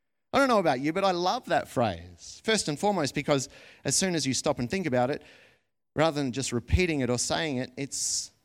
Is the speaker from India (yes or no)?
no; Australia; sort of go hand in hand with us being Australian, I think, to some degree. And Aussies are somewhat reluctant to toot their own horns